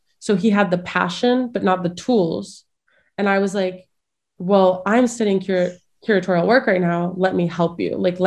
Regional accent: Columbus, Ohio, United States; I hung out at this space called the Russian Center in Columbus, Ohio, and I was constantly surrounded by Russian-speaking children and friends.

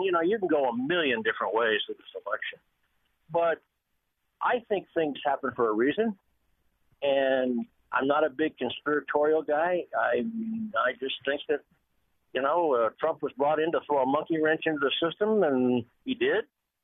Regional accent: Albuquerque, New Mexico, United States; I grew up in Albuquerque, and if there wasn't vote stuffing and there wasn't cheating, it wasn't normal.

